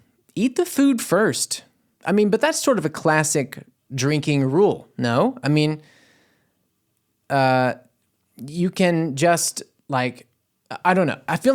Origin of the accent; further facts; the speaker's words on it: United States; I'm an American. I like a theme park.